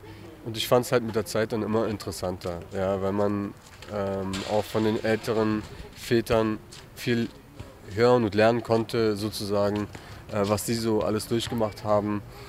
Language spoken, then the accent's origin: German; Germany; Wir sind zwar in Deutschland geboren und groß geworden